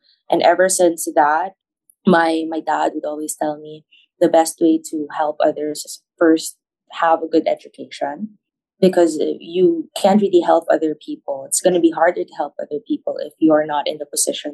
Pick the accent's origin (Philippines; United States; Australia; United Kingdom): Philippines; Manila, Metro Manila; I grew up in Manila. My family's from Davao.